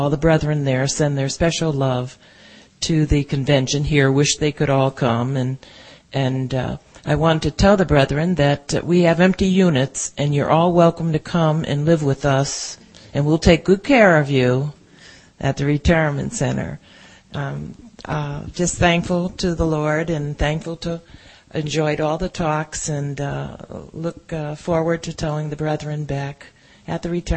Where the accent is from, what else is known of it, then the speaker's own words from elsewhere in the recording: Portland, Oregon, United States; I'm from Portland, Oregon.